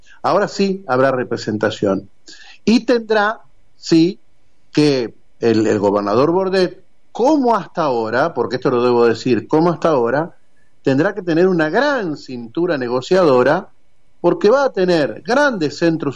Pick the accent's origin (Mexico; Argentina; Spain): Argentina; Y además somos argentinos